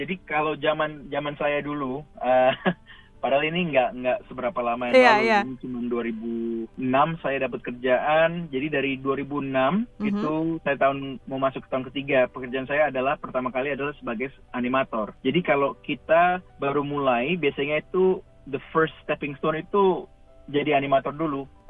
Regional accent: Bali, Indonesia; moved away as an adult; now in Ottawa, Canada; jadi saya asalnya dari Bali, lahir besar di Bali, pindah saat saya hampir umur 19 di Ottawa, jadi sudah dari 2003.

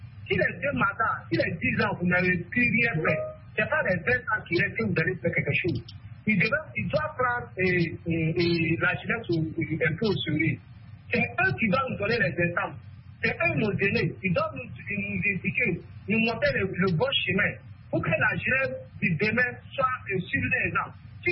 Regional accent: Burkina Faso; Même chez nous, au Burkina

